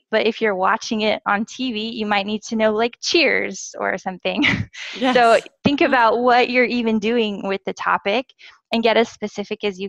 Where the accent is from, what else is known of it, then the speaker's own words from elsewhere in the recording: United States; first language English; like she said. I am a native English speaker from the USA, and I am an English teacher, but also I'm a language learner. And I've been living overseas for the last 5 years in different countries.